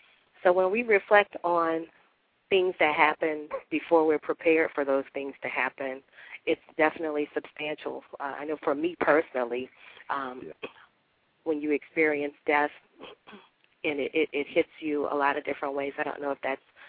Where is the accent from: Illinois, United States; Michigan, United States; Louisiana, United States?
Louisiana, United States; New Orleans; She didn't know that I was from New Orleans